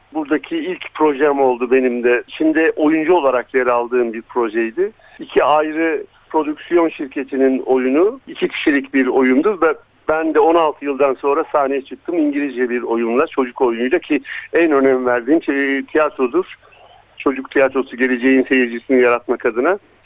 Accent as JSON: {"language": "Turkish", "region": "Elazığ", "country": "Turkey", "tie": "born there", "said": "Burada bir senedir bulunuyorum. Daha önce Londra'daydım. Elazığ doğumluyum ben."}